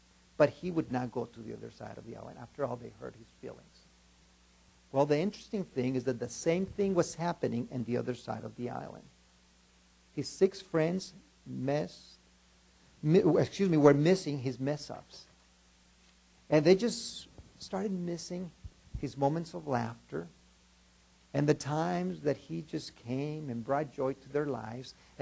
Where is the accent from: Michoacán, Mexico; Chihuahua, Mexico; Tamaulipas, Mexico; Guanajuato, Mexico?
Chihuahua, Mexico; Juarez; As I told you, I was born and raised in Juarez.